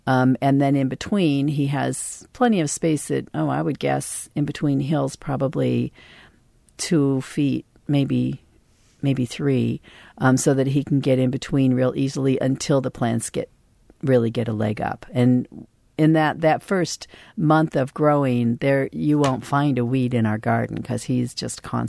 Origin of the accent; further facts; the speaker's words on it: California, United States; What I said was I'm from California, and in California, if I didn't have them in March, then I would panic.